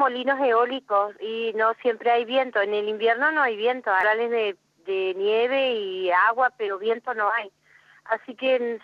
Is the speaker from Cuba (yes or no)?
no; Patagonia, Chile; now in Argentina; yo tengo una etnia mapuche yiyihue, soy nacida en Chile, en la Patagonia chilena, toda mi vida me crié en el campo. Y entonces, nosotros … entonces es mapuche, yo tengo mi madre, mi padre era mapuche